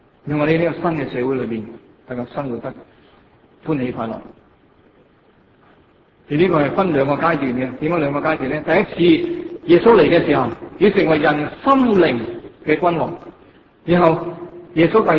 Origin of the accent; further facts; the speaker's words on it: Hong Kong; 作為我哋香港人